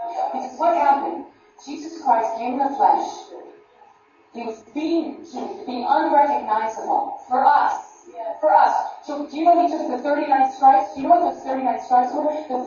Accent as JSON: {"language": "English", "country": "United States", "lives_now": "Australia", "said": "I always say you guys, because I'm from America, even though I live in Australia."}